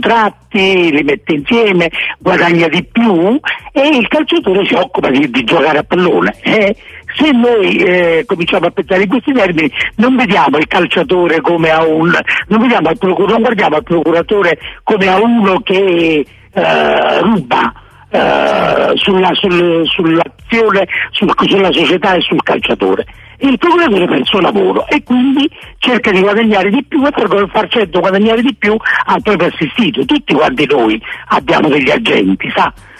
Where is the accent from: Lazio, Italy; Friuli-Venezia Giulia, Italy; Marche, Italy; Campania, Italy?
Campania, Italy; Naples; Scrivo perché sono napoletano e quindi, essendo napoletano, racconto le storie che racconta la città.